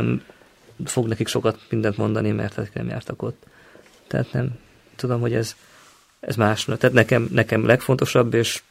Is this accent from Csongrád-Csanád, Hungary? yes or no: yes; Makó, Csongrád-Csanád, Hungary; ez ott Makón van a nagyapámék házában, ahol én felnőttem.